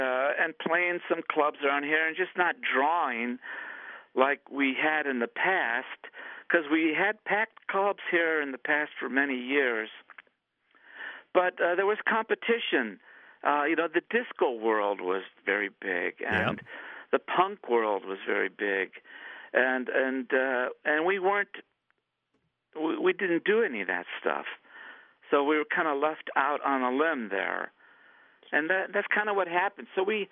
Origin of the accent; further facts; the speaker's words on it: Oak Park, Illinois, United States; because we're all from Oak Park, Illinois.